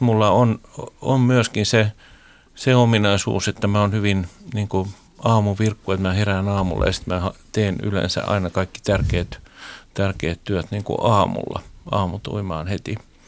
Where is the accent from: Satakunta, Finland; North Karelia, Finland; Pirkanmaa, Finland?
Satakunta, Finland; Pori; Mä muistan Porista tuolta, kun mä oon sieltä Meriporista kotoisin.